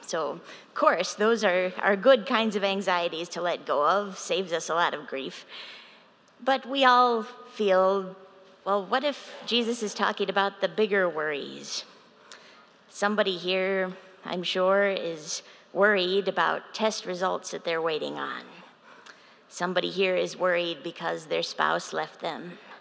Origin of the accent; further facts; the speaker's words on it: Syracuse, New York, United States; My pastor that I grew up with back in Syracuse